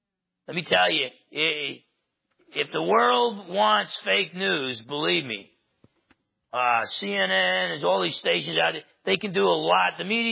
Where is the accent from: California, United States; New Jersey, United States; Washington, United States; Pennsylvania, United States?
New Jersey, United States; Maybe I'm just pessimistic from Jersey